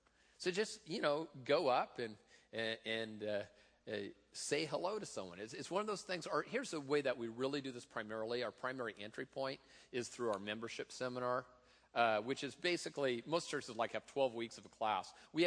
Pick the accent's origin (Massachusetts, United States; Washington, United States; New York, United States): Washington, United States; Tacoma; I am from Tacoma, just that sort of my culture I come from.